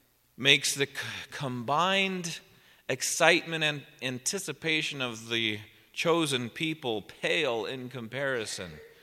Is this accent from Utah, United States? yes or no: no; Colorado, United States; And we grew up in Colorado, and grandparents lived in California.